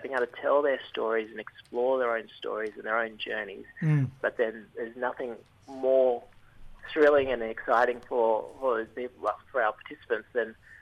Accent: New South Wales, Australia; also born or lived in Victoria; And then my father's from New Island Province in Papua New Guinea, but I actually grew up in Tabawai Gomeroi country.

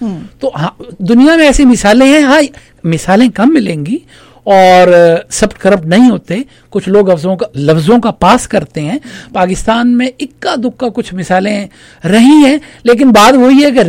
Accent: Rawalpindi, Punjab, Pakistan; چونکہ میرا پنڈی سے تعلق ہے

